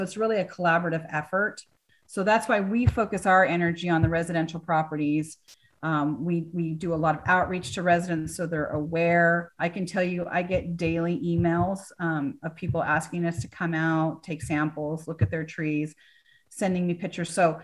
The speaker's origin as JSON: {"language": "English", "region": "California", "country": "United States", "tie": "born or raised there", "said": "I grew up in California."}